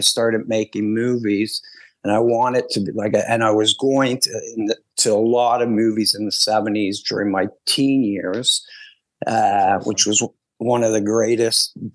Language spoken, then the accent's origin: English; Montreal, Quebec, Canada; moved away as an adult; now in Toronto, Canada; I grew up in Montreal. I moved to Toronto when I was 31 to pursue it here.